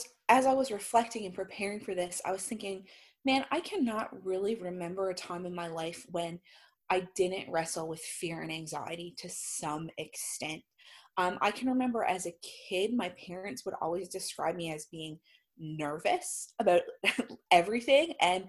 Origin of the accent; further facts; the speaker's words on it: Newfoundland and Labrador, Canada; I am from Canada, from a little province called Newfoundland